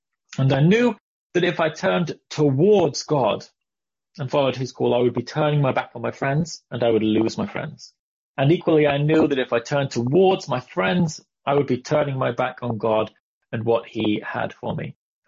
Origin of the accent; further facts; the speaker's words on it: South West England, United Kingdom; And my parents were also dairy farmers in Dorset. So I was raised on a farm.